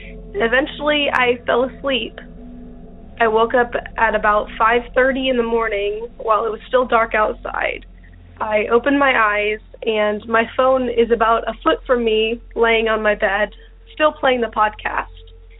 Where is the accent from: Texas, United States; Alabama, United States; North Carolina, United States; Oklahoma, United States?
Texas, United States; I'm from Texas.